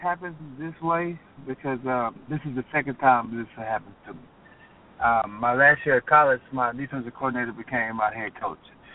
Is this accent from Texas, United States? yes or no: yes; Amarillo, Texas, United States; also born or lived in Denver, United States / Dallas, United States; Yes, sir. I was born in Denver. Then I moved to Amarillo. And from Amarillo, Texas, I moved here in middle school, and I've been here since ever since in Dallas.